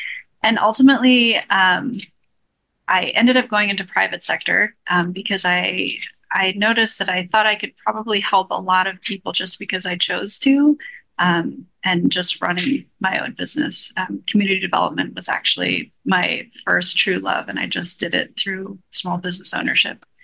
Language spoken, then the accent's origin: English; Washington, District of Columbia, United States; And I'm originally from Washington, D.C.